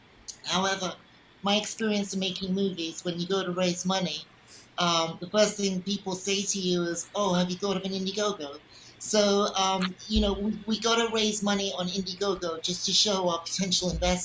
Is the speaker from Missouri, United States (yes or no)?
no; Las Vegas, Nevada, United States; I'm a filmmaker from Las Vegas.